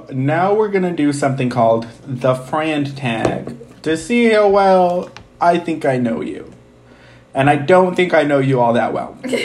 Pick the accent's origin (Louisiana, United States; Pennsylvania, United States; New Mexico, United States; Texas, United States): New Mexico, United States; I'm from New Mexico.